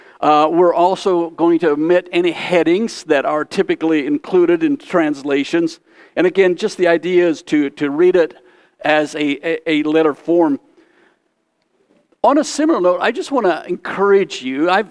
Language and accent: English; United States; first language Pennsylvania Dutch; English is a second language; You know, my mother tongue is Pennsylvania Dutch, and so there's just some Pennsylvania Dutch words that can't be explained in English.